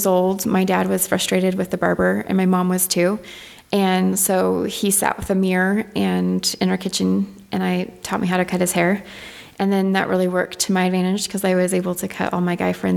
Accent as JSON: {"language": "English", "town": "Gillette", "region": "Wyoming", "country": "United States", "tie": "born there", "also_born_or_lived": "The Dalles / California", "lives_now": "Port Townsend, United States", "said": "And then I was born in Wyoming, Gillette, Wyoming."}